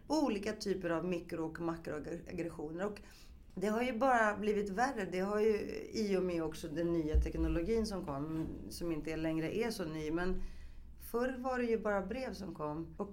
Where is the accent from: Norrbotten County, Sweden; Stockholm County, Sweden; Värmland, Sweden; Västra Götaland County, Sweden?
Stockholm County, Sweden; Rinkeby; jag kommer ju från Rinkeby, att sjunga ut som kvinna, det har sitt pris.